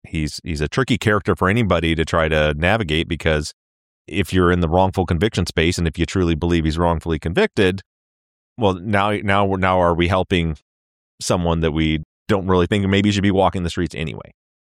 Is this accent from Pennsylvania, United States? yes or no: no; Michigan, United States; So, I mean, I had vaguely heard, you know, I'm from Michigan.